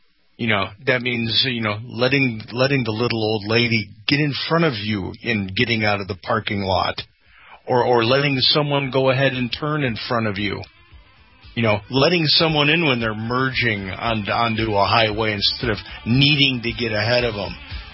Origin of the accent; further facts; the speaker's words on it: Chicago, Illinois, United States; Believe me, I'm from Chicago. I understand that.